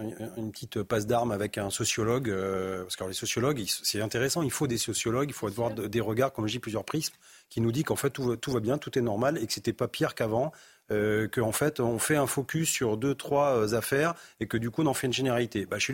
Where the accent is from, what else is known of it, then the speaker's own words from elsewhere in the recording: Périgueux, Nouvelle-Aquitaine, France; Moi, je viens de Périgueux, une petite ville, 35 000 habitants.